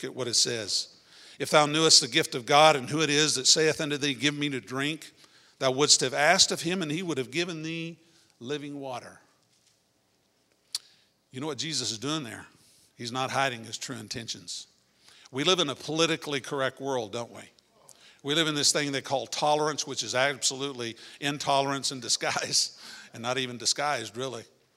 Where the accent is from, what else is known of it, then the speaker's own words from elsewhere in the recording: Texas, United States; Man, I'm from Texas.